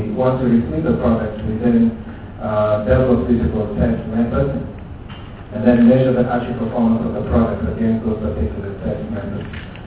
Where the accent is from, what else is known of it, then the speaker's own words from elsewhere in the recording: South Africa; I'm a South African, a worker of technical assessment agency